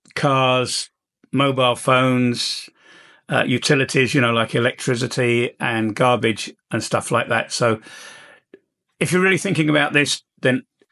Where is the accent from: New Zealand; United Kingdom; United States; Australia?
United Kingdom; England; moved away as an adult; now in Balkans; I'm an Englishman in the Balkans and I'm over 70 and I've been living here for over 25 years.